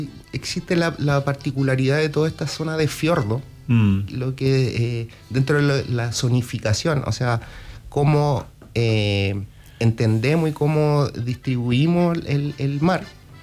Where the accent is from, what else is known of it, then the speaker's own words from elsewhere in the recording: Biobío, Chile; O sea, yo vengo del Biobío